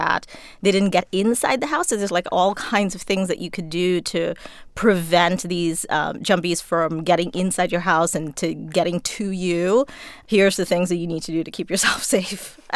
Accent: Trinidad & Tobago; Growing up in Trinidad and Tobago, these were the stories that I listened to all the time.

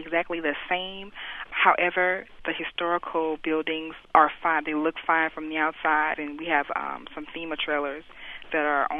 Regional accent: Baton Rouge, Louisiana, United States; I attended Louisiana State University. I'm originally from Baton Rouge, so I chose to go there and get a different university experience.

